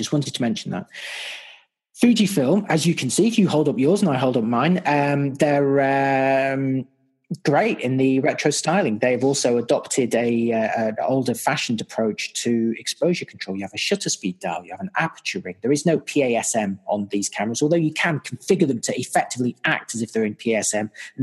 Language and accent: English; United Kingdom; also born or lived in New Zealand; some of you know, I'm obviously British. You probably recognize the accent. I live in Great Britain at the moment.